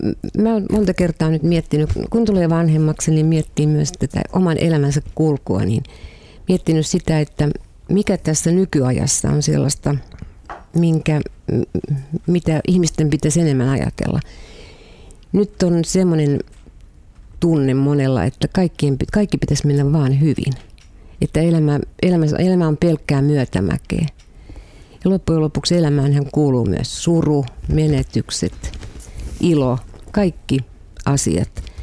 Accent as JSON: {"language": "Finnish", "region": "Karelia", "country": "Finland", "said": "kyllä mä karjalaisena itseäni pidän"}